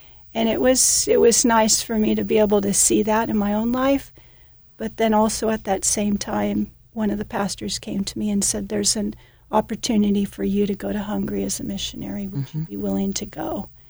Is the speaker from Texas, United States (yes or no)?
no; Vista, California, United States; So Lauren is from Hemet, California, mm-hmm. 45 minutes away from where I grew up in Vista.